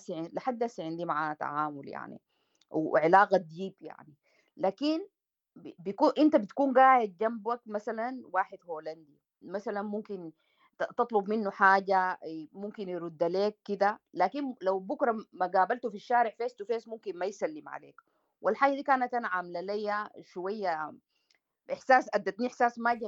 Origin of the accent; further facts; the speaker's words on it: Sudan; يعني في أنا وإنك طبيبين ثلاثة قعدنا يعني واصلنا يعني نعم. كسودانيين